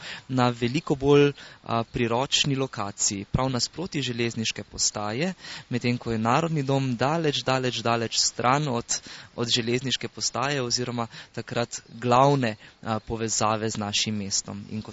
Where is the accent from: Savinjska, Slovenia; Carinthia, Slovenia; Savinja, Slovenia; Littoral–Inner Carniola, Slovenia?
Savinja, Slovenia; Celje; to so tista 3 leta, na katere smo Celjani zelo ponosni, da smo imeli železnico prej kot naše glavno mesto